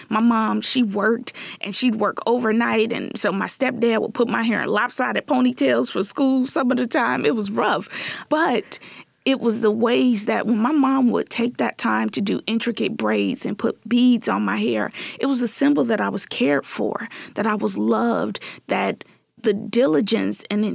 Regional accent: Chicago, Illinois, United States; Growing up in Chicago, and specifically in the inner city of Chicago, in neighborhoods that people were afraid

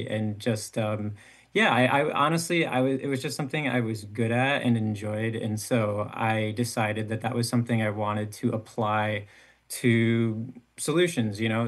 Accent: Illinois, United States; I mean, I grew up in the Chicago suburbs, or, you know, north suburbs of Chicago, up in like around Lake Beach, which is kind of by Gurnee, if you know that area.

